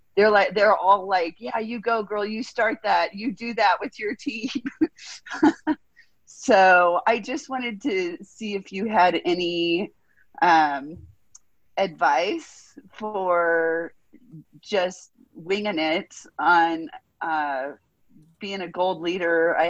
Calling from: Parker, Colorado, United States; Parker, Colorado.

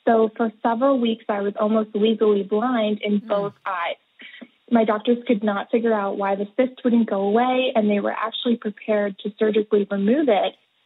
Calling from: Pennsylvania, United States; I'm from Pennsylvania.

